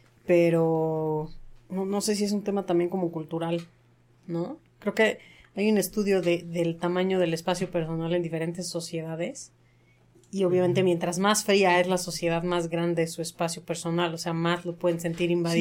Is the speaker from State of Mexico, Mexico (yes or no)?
yes; Ecatepec, State of Mexico, Mexico; Somos de Ecatepec.